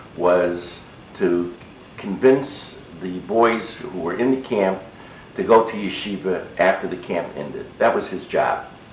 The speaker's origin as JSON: {"language": "English", "town": "Toledo", "region": "Ohio", "country": "United States", "said": "And, of course, I came from Toledo, Ohio"}